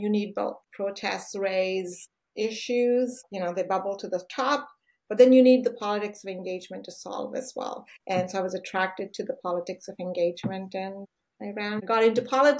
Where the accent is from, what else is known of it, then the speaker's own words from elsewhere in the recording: India; moved away as an adult; now in Canada; My story is a very typical Canadian story. I came to Canada from India as a very young woman.